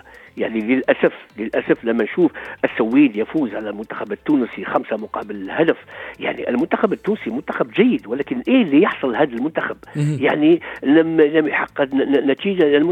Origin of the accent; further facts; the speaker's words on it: Algeria; أنا شخصيا كجزائري ما كنت ننتظر هذه النتيجة